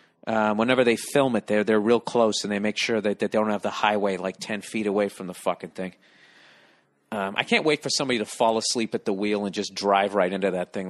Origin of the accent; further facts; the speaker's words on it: United States; you should have realized that I was from America, and I have a different fucking DVD system than you do.